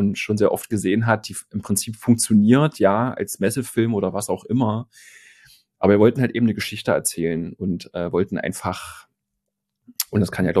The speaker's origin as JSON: {"language": "German", "town": "Naumburg", "region": "Saxony-Anhalt", "country": "Germany", "tie": "born or raised there", "moved": "as an adult", "said": "Ich komme auch aus Naumburg ursprünglich, bin Sachsen-Anhaltiner, gebürtiger, aber meine Wahlheimat ist Thüringen geworden."}